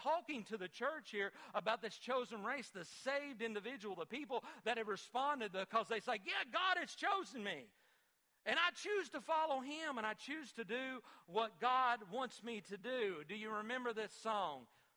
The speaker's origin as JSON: {"language": "English", "town": "Litchfield", "region": "Kentucky", "country": "United States", "said": "Me too, man. Boop. Go Litchfield, okay? We're from Litchfield. That's in western Kentucky."}